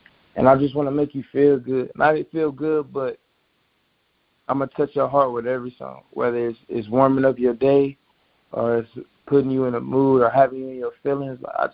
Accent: Los Angeles, California, United States; I'm from Los Angeles. I'm a versatile artist.

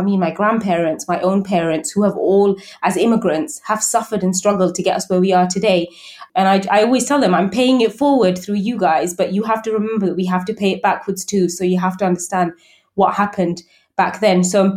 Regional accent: England, United Kingdom; growing up in England

